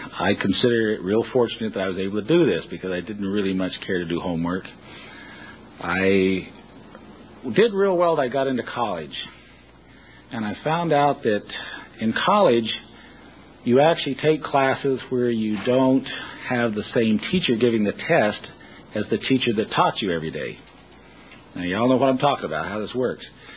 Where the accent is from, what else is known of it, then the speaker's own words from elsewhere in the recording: Phoenix, Arizona, United States; born there; So I was born in Phoenix, Arizona, downtown Phoenix, June 25th, 1947.